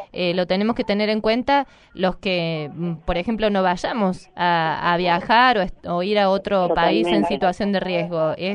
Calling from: San Francisco, Córdoba, Argentina; de San Francisco, en Córdoba.

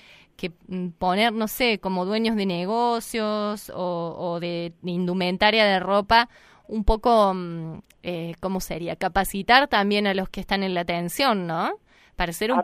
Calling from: Buenos Aires, Argentina; de Capital.

